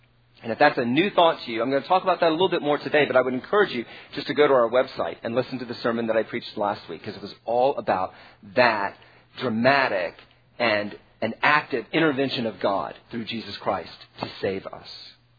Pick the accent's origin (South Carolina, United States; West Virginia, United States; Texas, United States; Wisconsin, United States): South Carolina, United States; You know, I was from South Carolina. And so I hated the Braves.